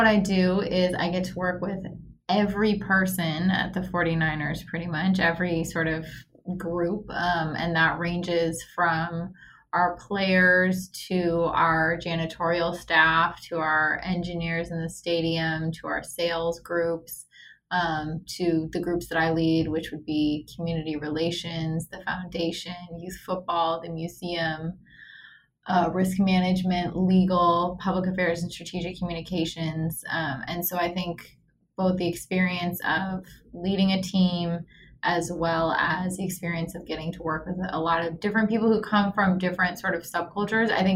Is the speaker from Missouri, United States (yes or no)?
no; Oakland, California, United States; And when I got to UCLA, where I went for undergrad after growing up in Oakland, I really fell in love with sports there.